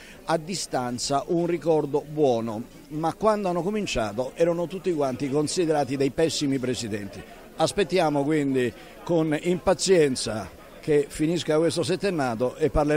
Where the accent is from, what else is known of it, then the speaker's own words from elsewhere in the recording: Orsara Bormida, Piedmont, Italy; la mia famiglia è di Orsara Bormida, in provincia di Alessandria, proprio sopra il fiume Bormida. Noi siamo tra Acqui e Ovada, quindi siamo nell'Alto Monferrato